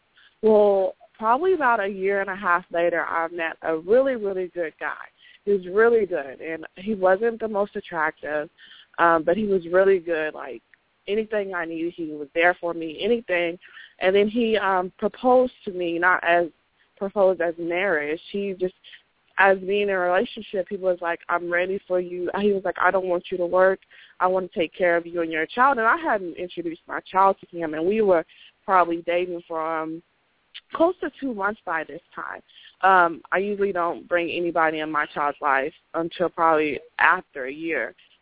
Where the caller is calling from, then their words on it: Dallas, Texas, United States; I'm calling from Dallas.